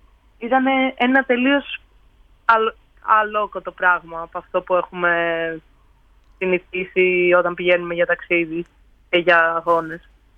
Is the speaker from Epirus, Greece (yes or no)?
no; Edessa, Central Macedonia, Greece; now in Athens, Greece; Εγώ έχω καταγωγή από την Έδεσα, που είναι αρκετά μακριά από θάλασσες